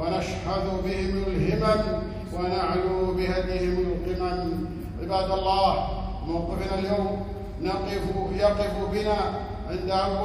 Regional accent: Kuwait; وموقع هذا اللقاء كان في أرض كاظمة في شمال بلادنا الكويت الحبيبة

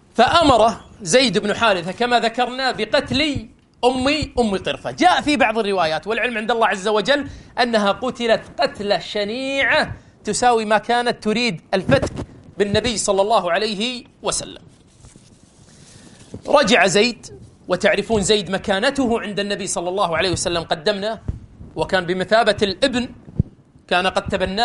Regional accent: Kuwait; مو يقولون عندنا بالكويت زوارة

